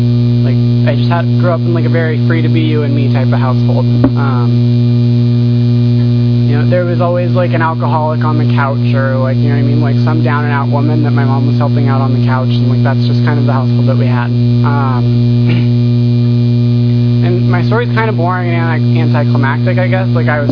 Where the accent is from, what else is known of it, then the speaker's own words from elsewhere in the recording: Seattle, Washington, United States; So I grew up in Seattle, and I kind of grew up in AA.